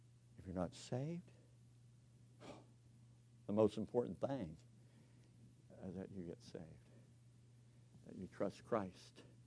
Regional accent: Bowling Green, Kentucky, United States; I grew up in Kentucky. We say thank.

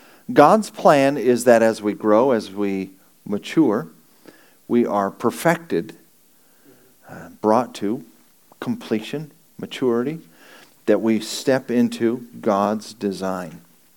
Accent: California, United States; born there; I was born in California, and I have a great burden for California.

